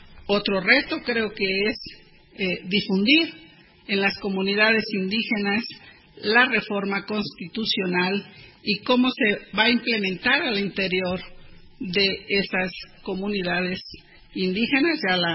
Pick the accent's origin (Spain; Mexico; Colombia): Mexico; tenemos muchos retos todavía que alcanzar como ciudadanía, como país, como mexicanas, como mexicanos